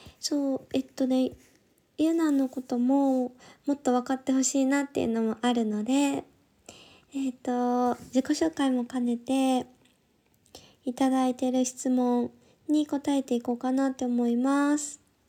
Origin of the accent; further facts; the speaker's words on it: Kansai, Japan; accent: Kansai dialect; now in Tokyo, Japan; 出身は関西です。でも東京が長いから、ちょっと関西弁パッと出てこない、はい、ですが関西弁で喋りかけられたらめっちゃ関西弁が出ます。